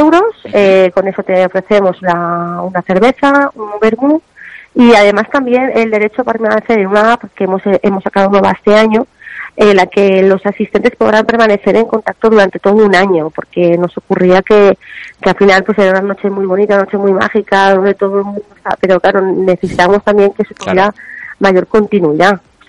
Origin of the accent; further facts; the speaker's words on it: Valencian Community, Spain; al final somos los valencianos, somos muy agradecidos para esas cosas.